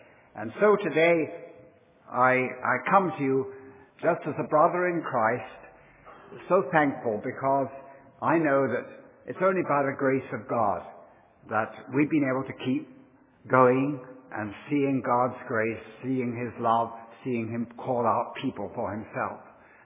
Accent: England, United Kingdom; moved away as an adult; now in United States; My wife was from Minnesota. I came from England.

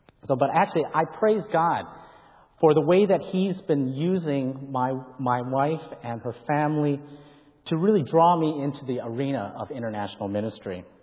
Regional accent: Minneapolis, Minnesota, United States; whereas I grew up in Minneapolis, St. Paul, and much of my experience comes from there. I don't know if you can hear it in my accent or not.

